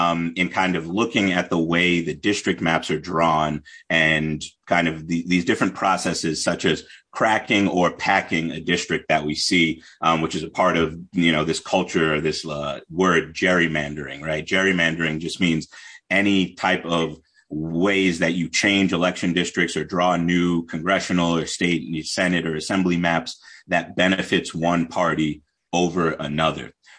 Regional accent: New York, United States; I am born and raised in the Hudson Valley. I grew up in Orange County.

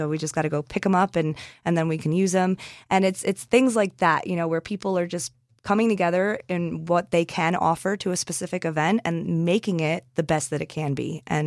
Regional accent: Liberty, United States; bringing more of this kind of community programming to Liberty, that my hometown, is definitely something that I want to see happen

